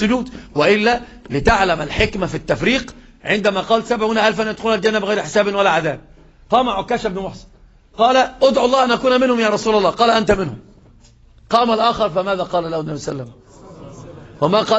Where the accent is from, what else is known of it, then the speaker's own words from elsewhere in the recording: Egypt; وإحنا عندنا في مصر يقولون اللي ما يعرفك